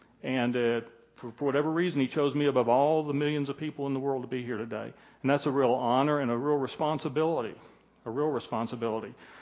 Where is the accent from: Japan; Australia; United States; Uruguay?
United States; Atlanta, Georgia; I'm from Atlanta, Georgia area, so I'm still suffering from altitude sickness and jet lag